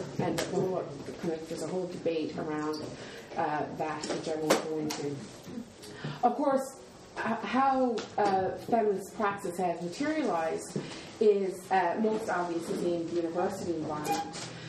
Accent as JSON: {"language": "English", "country": "Canada", "moved": "as an adult", "said": "I'm from Canada. I've been living here for 6 years or so"}